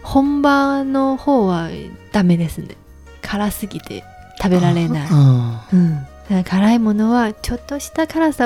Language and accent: Japanese; Jiangsu, China; Japanese is a second language; で、私も江蘇省出身であんまり強くないですけど